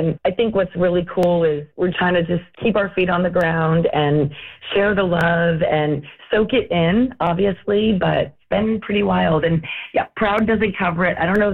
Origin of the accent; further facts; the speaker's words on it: Atlanta, Georgia, United States; We're from Atlanta, and we're just so thrilled to support you guys and everything you do to help everybody.